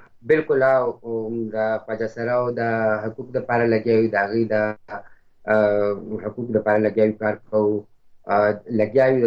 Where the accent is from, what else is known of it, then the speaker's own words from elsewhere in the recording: Mardan, Khyber Pakhtunkhwa, Pakistan; زه خپل د مردان یم